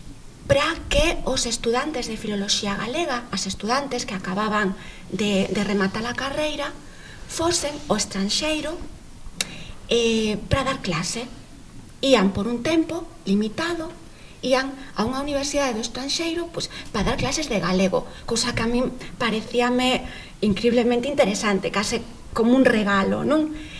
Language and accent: Galician; Galicia, Spain; first language Galician; Como galego era a miña lingua, era a lingua coa que eu me identificaba